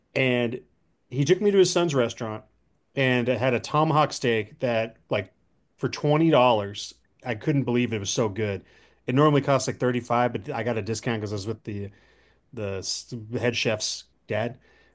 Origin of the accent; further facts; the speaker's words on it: United States; just meeting a random Arsenal bloke who was amazed that me as an American knew so much.